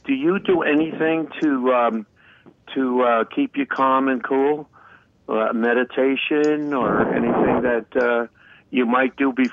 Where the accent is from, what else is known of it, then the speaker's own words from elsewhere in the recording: Amityville, New York, United States; I am from Amityville, Long Island, so I might have an edge on other people.